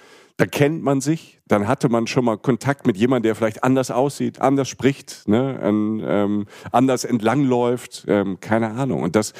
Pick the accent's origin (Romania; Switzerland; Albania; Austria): Albania; Und ja, wir sind Albaner und hinher.